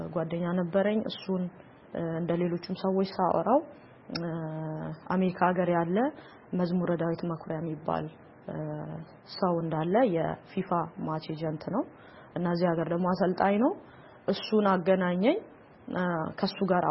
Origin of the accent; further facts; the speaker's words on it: Durame, Central Ethiopia, Ethiopia; እኔ ተወልጄ ያደግኩት በከምባታ ጠንባሮ ዞን ድራሜ ከተማ ነው። ድራሜ እንግዲህ የዞኑ ዋና መቀመጫ ነች። በጣም ትንሽዬ ከተማ ነች። እዛ ነው ተወልጄ ያደግኩት። እንግዲህ እስከ 10ኛ ክፍል እዛ ተምሬያለሁኝ።